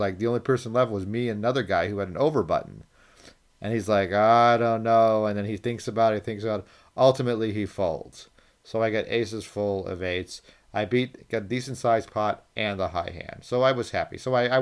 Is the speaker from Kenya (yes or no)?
no; Chicago, Illinois, United States; I'm actually heading back to Chicago, my hometown, home of the world champion Chicago Cubs.